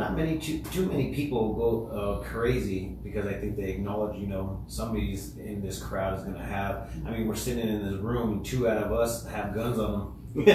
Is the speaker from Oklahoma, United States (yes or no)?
no; Prescott, Arizona, United States; I mean, and even and being here, I've been born and raised in Prescott.